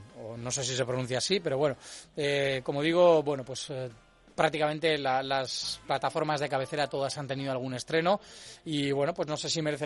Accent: Basque Country, Spain; nosotros que somos vascos, es una parte de nuestra historia

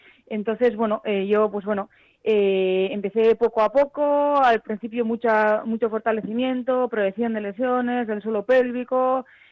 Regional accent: Bilbao, Basque Country, Spain; now in Zumaia, Spain; Yo hace unos años ya que vivo en Gipuzkoa, en Zumaia, pero bueno, yo soy de Bilbao

